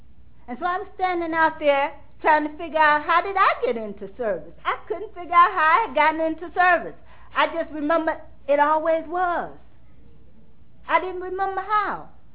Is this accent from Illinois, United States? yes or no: yes; Chicago, Illinois, United States; She was from Gary, Indiana, and I was from Chicago.